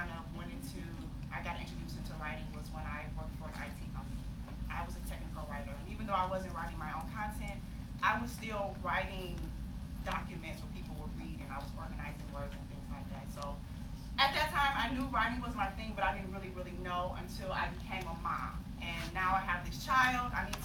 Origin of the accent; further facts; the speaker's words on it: Detroit, Michigan, United States; So I am from Detroit, Michigan, where it's freezing cold. I moved to Florida 6 years ago